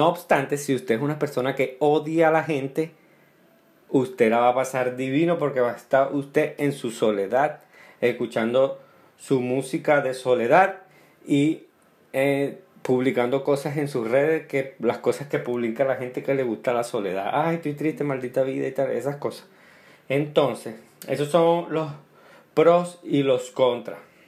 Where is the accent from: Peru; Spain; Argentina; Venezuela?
Venezuela; moved away as an adult; now in Colombia; Yo, cuando llegué a Colombia, porque yo soy, para los que no saben, soy venezolano, llegué a Colombia porque embaracé a una muchacha, entonces, ¿sabes? Sentido de la responsabilidad, me tuve que venir con ella, echarle bola aquí en Colombia y aquí estamos